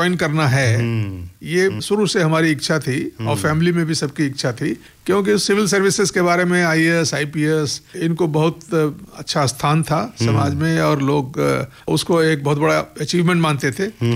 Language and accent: Hindi; Deoria, Uttar Pradesh, India; मैं तो यूपी का रहने वाला हूँ, देवरिया डिस्ट्रिक्ट का।